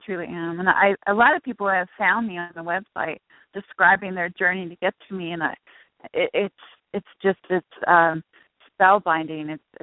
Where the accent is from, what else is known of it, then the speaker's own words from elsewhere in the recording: Northeast, United States; No, I look forward to coming north because I am from the Northeast, and believe it or not, I haven't been to Niagara Falls before.